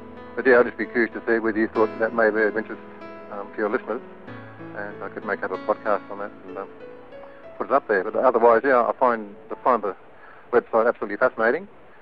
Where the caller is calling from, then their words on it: Tamworth, New South Wales, Australia; I'm calling from Tamworth in New South Wales, Australia. I'm a blind person